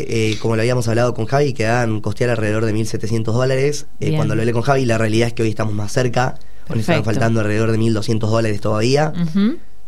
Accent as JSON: {"language": "Spanish", "town": "Ascasubi", "region": "Buenos Aires", "country": "Argentina", "said": "Lorena Julio, fundadora, es de mi pueblo también, es ascasubense"}